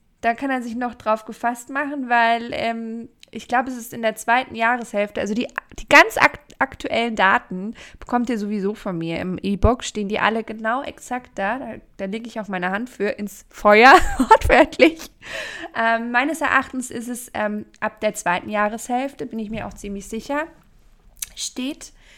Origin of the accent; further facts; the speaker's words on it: Bavaria, Germany; Bei uns in Bayern sagt man, hilft ja nichts.